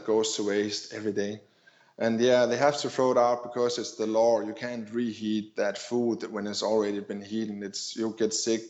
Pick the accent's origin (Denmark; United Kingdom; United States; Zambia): Denmark; Well, Denmark, I'm from Denmark, Scandinavia.